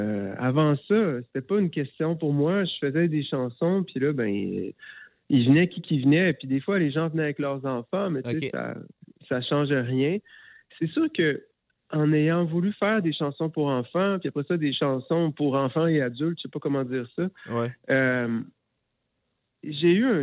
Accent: Quebec City, Quebec, Canada; C'est, moi, je viens de Québec.

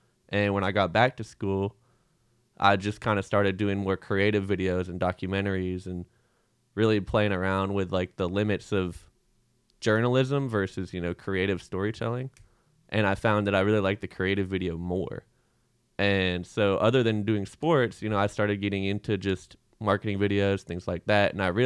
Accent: Seattle, Washington, United States; also born or lived in Arizona; yeah, well, I'm from Seattle originally. Mariner sweatshirt, you know, got to rep it.

